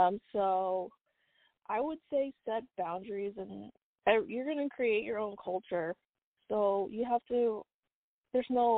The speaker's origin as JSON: {"language": "English", "country": "United States", "tie": "born there", "said": "specifically I'm Southeast Asian, but I was born in the U.S., so it's like I don't fit in as an American, and I don't fit in as an Asian."}